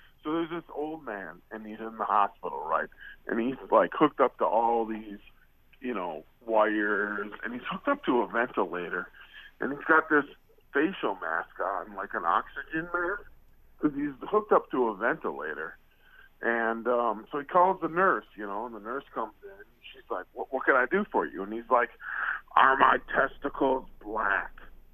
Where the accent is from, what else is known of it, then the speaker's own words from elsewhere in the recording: Dallas, Texas, United States; I'm from West Dallas, man.